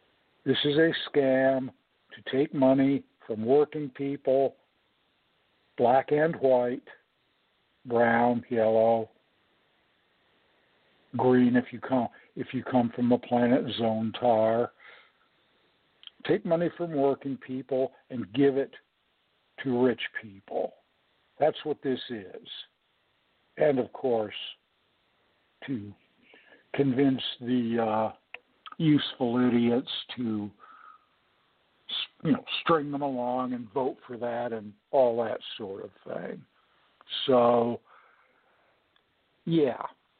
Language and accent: English; California, United States; I was born in California, went to school there, and part of the high school curriculum was you had to take a semester of California history.